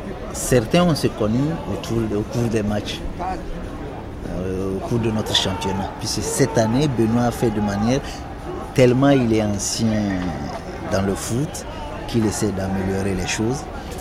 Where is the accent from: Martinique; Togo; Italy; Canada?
Togo; Lomé, Maritime; also born or lived in Dapaong; now in Paris, France; Oui, au Togo, je suis né à Lomé, j'ai fait mes études à Dapan. Je suis revenu à Lomé, m'installer, faire mon commerce. Et c'est de Lomé que je suis ici.